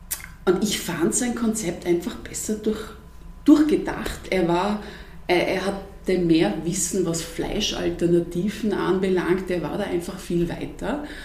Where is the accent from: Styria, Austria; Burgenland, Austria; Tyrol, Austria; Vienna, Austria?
Vienna, Austria; ich bin ja Wienerin